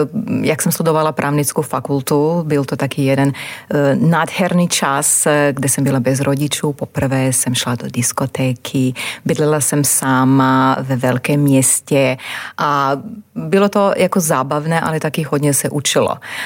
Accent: Požega, Požega-Slavonia County, Croatia; Czech is a second language; moved away as an adult; now in Czech Republic; Pocházím z Chorvatska, narodila jsem se v Požeze, je to oblast Slavonia, mezi Maďarskem, Bosnou a Hercegovinou a Srbskem. Strávila jsem tam nádherný čas a bydlela jsem nějaký 30 let.

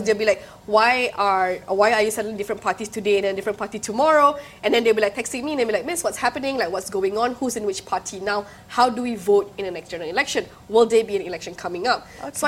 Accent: Miri, Sarawak, Malaysia; So I grew up in Sarawak, actually. I grew up in Miri.

